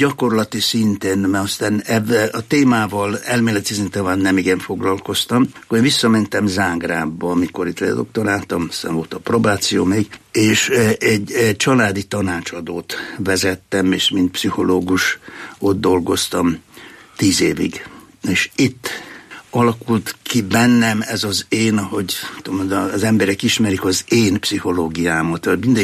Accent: Croatia; also born or lived in Serbia; Én magyar vagyok. Jugoszláviába, most már mondják, Szerbiába születtem. Horvátországban nevelkedtem. Angliába jártam 30 évig minden nyáron, tehát az én lelkipásztori tapasztalatom az angol. olasz állampolgár vagyok, ezért az én identitásom az osztrák-magyar

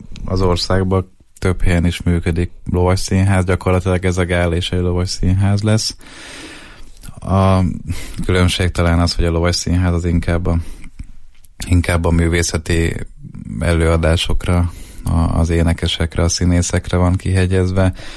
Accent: Győr, Győr-Moson-Sopron, Hungary; born there; ugye én győri születésű vagyok

